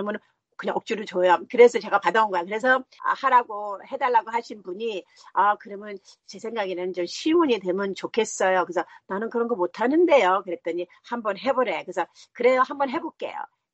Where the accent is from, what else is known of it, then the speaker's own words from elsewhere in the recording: South Korea; 한국이 나의 고향이고 우리 엄마가 한국 피가 있기 때문에 그래서 저는 겉은 한국 사람 아니지만 속은 더 한국 그 풍습이 더 있어요.